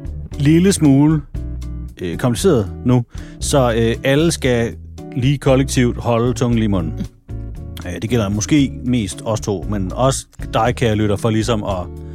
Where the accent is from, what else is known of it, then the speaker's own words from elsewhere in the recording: Skanderborg, Central Denmark Region, Denmark; Ja, men nu er jeg jo fra Skanderborg.